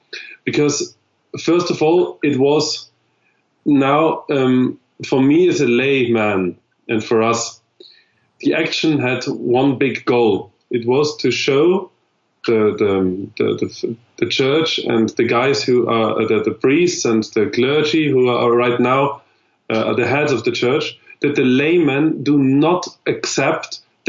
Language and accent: English; Vienna, Austria; English is a second language; I was born and raised in Vienna, which is the capital of Austria.